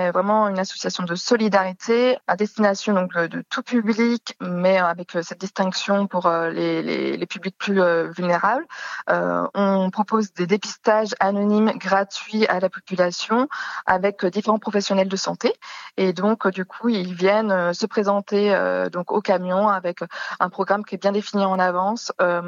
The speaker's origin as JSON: {"language": "French", "town": "Saint-Nazaire", "region": "Pays de la Loire", "country": "France", "said": "Je suis originaire de Saint-Nazaire"}